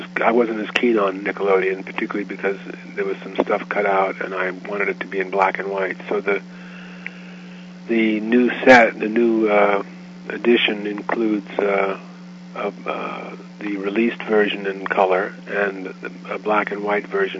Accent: New York, United States; It's set in New York, which is my hometown.

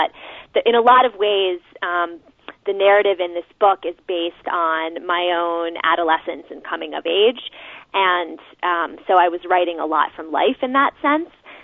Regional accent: Washington, District of Columbia, United States; And in fact, you know, growing up in Washington, D.C., my parents were kind of dismayed at the fact that when I was younger, I really had no interest in current events at all.

